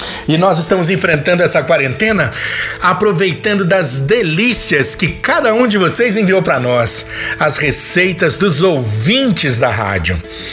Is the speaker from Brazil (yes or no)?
yes; São Paulo, Brazil; Eu sou aqui de São Paulo